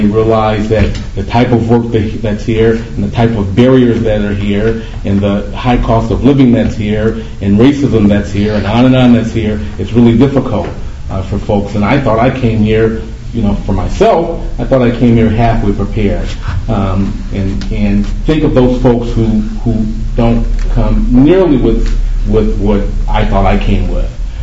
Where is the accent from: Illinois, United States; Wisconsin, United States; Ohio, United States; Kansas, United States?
Wisconsin, United States; Milwaukee; moved away as an adult; I would say, I'm from Milwaukee, And I didn't know that I was disadvantaged or not adequately prepared for college when I came here in 1970 either.